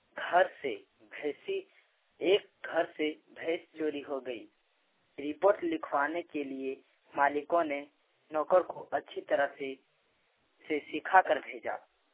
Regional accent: Jharkhand, India; ग्राम person, post की जसवता, प्रखंड धनवार, जिला गिरिडीह, झारखंड का रहने वाला हूँ।

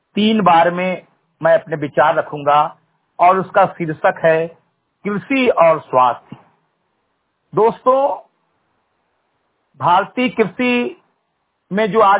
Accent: Bahraich, Uttar Pradesh, India; ग्राम सभा सेमरीगटई विकास खंड मेनपुरा जनपद बहराइच का मूल निवासी हूँ

